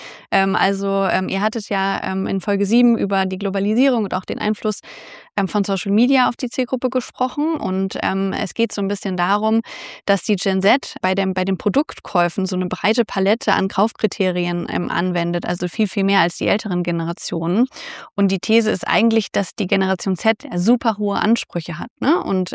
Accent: Heidelberg, Baden-Württemberg, Germany; also born or lived in Freiburg im Breisgau; Geboren bin ich in Freiburg am Breisgau und aufgewachsen in Heidelberg.

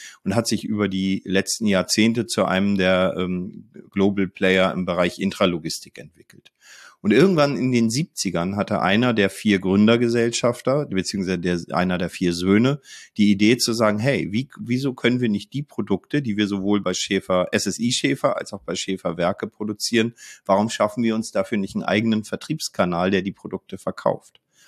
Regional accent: Northern Germany, Germany; ich bin ja Norddeutscher auch.

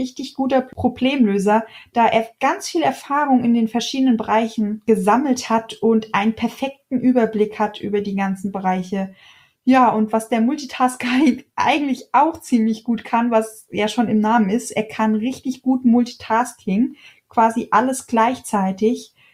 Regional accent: Hesse, Germany; Zumindest sagt man das bei uns in Hessen so.

